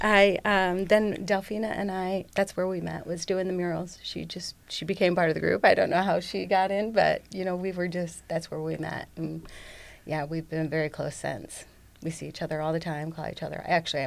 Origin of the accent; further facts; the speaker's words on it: Toledo, Ohio, United States; also born or lived in Chicago; I was born and raised here in Toledo, Ohio. I was on the South End. And I left when I was 18, but then I came back.